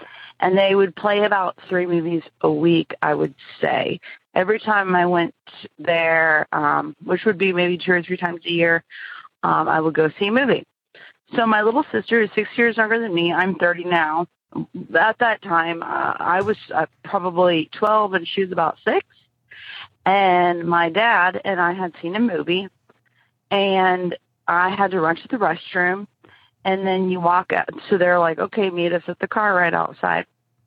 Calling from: Kansas City, Missouri, United States; I'm calling from Kansas City, Missouri.

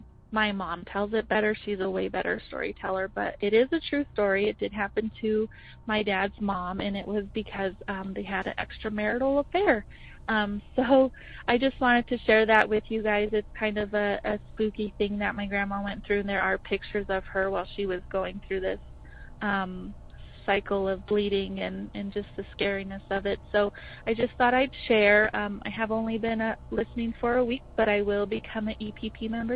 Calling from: Denver, Colorado, United States; Hi, Jenny and Tony. … I'm calling from Denver.

